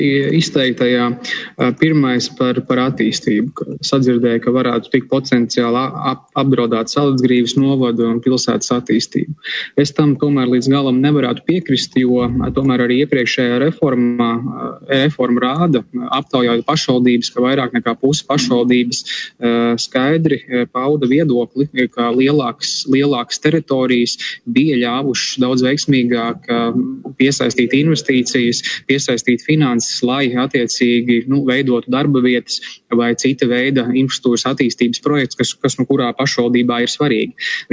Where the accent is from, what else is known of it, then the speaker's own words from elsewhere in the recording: Bauska, Bauska Municipality, Latvia; es nāku no Bauskas, es esmu baušinieks, bet tikpat labi es esmu arī latvietis un arī eiropietis.